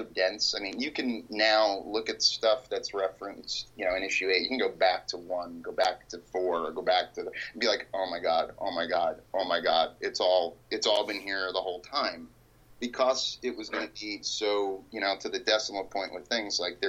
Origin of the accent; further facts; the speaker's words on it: Greenpoint, New York, United States; were floored by the fact that I'm from Greenpoint.